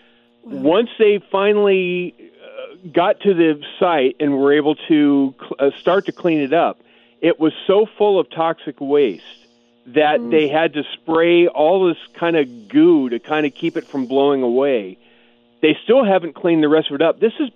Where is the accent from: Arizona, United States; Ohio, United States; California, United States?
California, United States; Yes, I'm a Californian now. Have been my entire life.